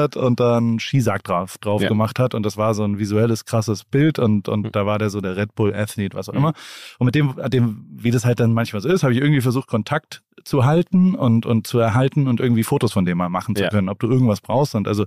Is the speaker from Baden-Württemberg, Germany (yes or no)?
yes; Heidelberg, Baden-Württemberg, Germany; Ich komme aus einer Medizinerfamilie aus Heidelberg.